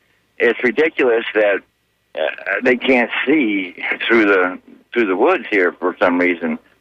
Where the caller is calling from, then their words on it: Tampa, Florida, United States; from Tampa.